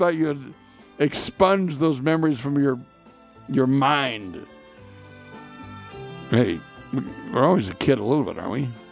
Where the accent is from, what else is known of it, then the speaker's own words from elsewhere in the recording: Lafayette, Indiana, United States; From my hometown, it's a five-hour drive to Columbus from Lafayette.